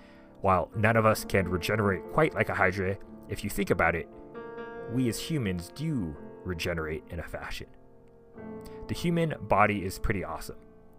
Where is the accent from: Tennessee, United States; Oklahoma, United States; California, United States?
California, United States; Growing up in Central California, the only snake I ever really had to worry about was the rattlesnake